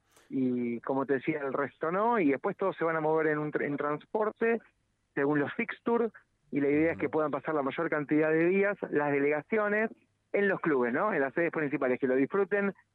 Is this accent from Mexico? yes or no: no; Argentina; que nos represente como argentinos